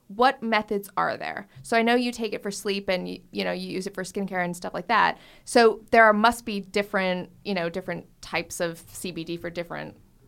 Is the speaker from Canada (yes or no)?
yes; Canada; I know that I'm Canadian, obviously